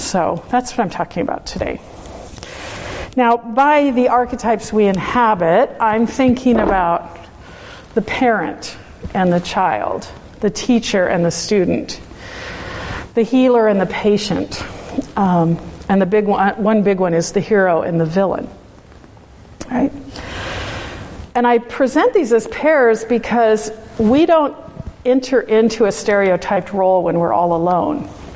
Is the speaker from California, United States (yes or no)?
yes; California, United States; border, called the McKinney Fire. I'm distracted today because that fire is a couple of miles from my hometown, and my sister and family have had to evacuate